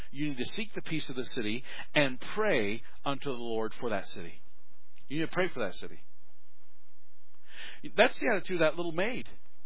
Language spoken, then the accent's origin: English; United States; And I don't think it's wrong, as an American, to be critical and to criticize